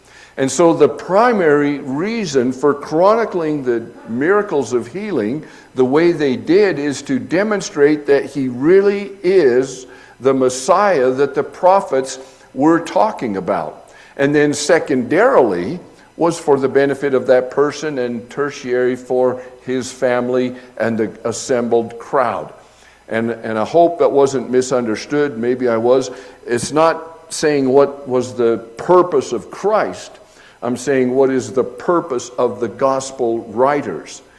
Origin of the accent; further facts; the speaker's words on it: Leadville, Colorado, United States; I was confronted with several people in my history, the church I grew up in Leadville